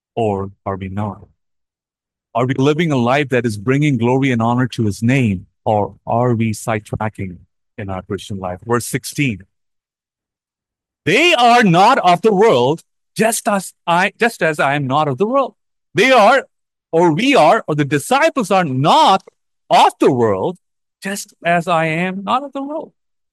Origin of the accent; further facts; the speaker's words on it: India; now in United States; as we live in America, initially when we come from India. Then we get our citizenship and it goes on.